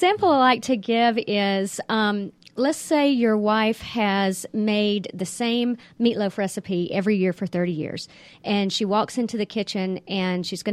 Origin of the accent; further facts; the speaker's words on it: Greenwood, Mississippi, United States; now in Canton, United States; I live in Canton, Georgia now, but I'm originally from Greenwood, Mississippi.